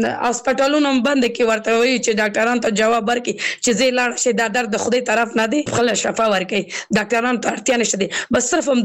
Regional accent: Kabul, Afghanistan; زه اوس بل ولایت کې سګم زه خپل د کابل ولایت نه یم

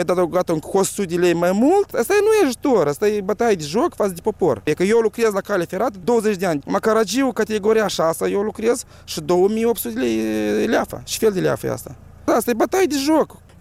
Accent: Moldova

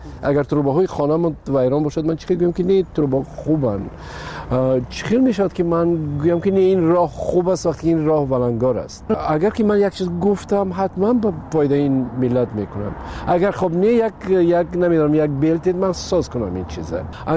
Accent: Tajikistan; وطنم خب پیش از همه تاجیکستان وطن است. برای این خانه من است و مادرم اینجاست، فرزندام اینجاست.

